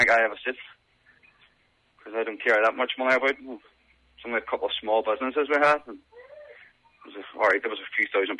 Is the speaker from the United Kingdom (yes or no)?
yes; Derry, Northern Ireland, United Kingdom; now in Ireland; we live in the south on the border, and we're from Derry